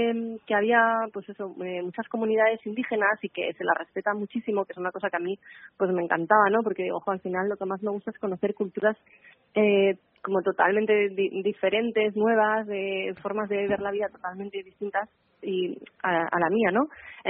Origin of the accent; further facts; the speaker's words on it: Bilbao, Basque Country, Spain; soy de Bilbao y viajera, intrépida no sé si tanto, pero me gusta mucho la aventura.